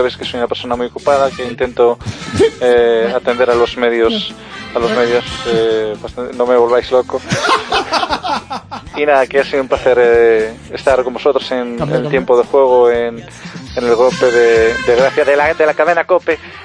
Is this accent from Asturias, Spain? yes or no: yes; Asturias, Spain; Hombre, Gijón. Sí, ahí en Asturias, en mi tierra estuvisteis.